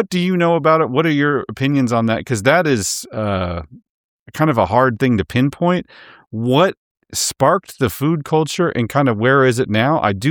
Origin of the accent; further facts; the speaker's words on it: Bartlesville, Oklahoma, United States; I grew up north of Tulsa, I grew up in Bartlesville